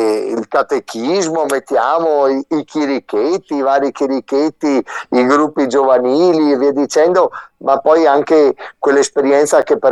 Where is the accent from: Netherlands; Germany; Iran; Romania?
Germany; now in Nebbiù, Italy; io sono nato e cresciuto in Germania, poi dalla Germania sono arrivato qua a Nebbiù